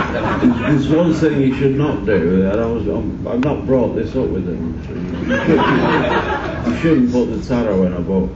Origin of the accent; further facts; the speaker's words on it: Manchester, North West England, United Kingdom; where I come from, they don't read books. I come from Manchester.